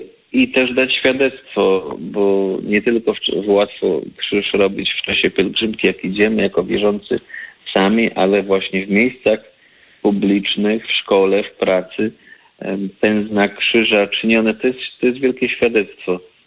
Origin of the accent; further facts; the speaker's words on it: Opole Voivodeship, Poland; Pochodzę z Opolszczyzny i z ziemi nyskiej.